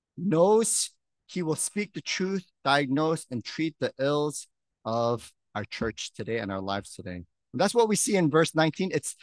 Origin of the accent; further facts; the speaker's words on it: New York, United States; When I was growing up in New York, I was, my dad's a pastor, my mom was a nurse